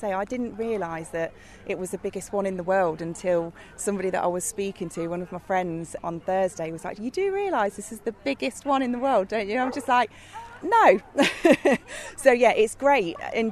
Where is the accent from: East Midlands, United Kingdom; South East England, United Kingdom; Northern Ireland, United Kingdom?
East Midlands, United Kingdom; Oakham; I'm from Oakham.